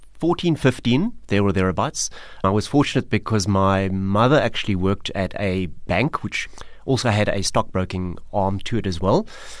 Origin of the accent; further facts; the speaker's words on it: Durban, KwaZulu-Natal, South Africa; So I grew up in Durban, which, you know, if you think about back to my era, and I'll probably define myself by saying, you know, I grew up in the era of the best music ever, which is the 80s.